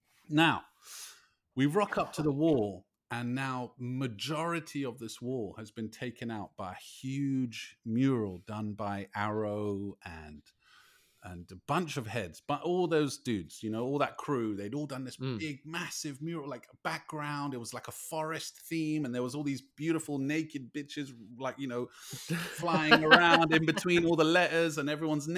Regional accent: London, United Kingdom; I'm from London.

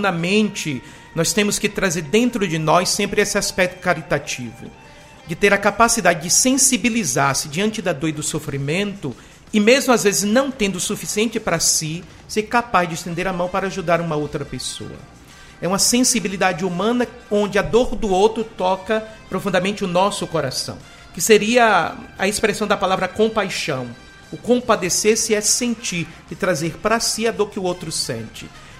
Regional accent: Uruçuca, Bahia, Brazil; also born or lived in Ilhéus / Rome; Eu sou filho natural de Uruçuca, tenho 20 anos de padre, vivi 30 anos que saí de casa, 32 anos, passei todo o meu processo de formação aqui em Ilhéus

